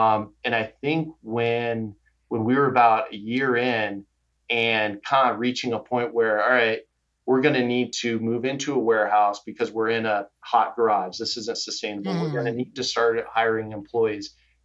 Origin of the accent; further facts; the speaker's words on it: Arizona, United States; Grew up in Arizona.